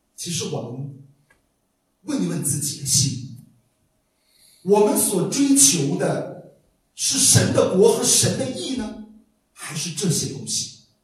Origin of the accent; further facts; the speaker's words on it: Shandong, China; moved away as an adult; now in Canada; 因为我们是山东人，我爸爸特别喜欢吃面条